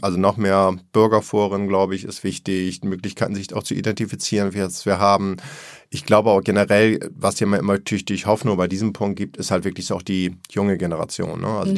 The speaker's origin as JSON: {"language": "German", "region": "Hamburg", "country": "Germany", "said": "ob ich jetzt irgendwie als Hamburger in Lyon oder Turin oder Mailand oder in Prag irgendwie bin."}